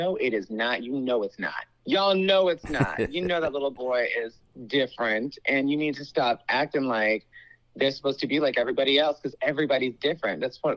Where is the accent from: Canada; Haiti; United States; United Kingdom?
United States; Woodbridge, Virginia; Yeah, I'm from Woodbridge, Virginia. I went to Woodbridge Senior High School.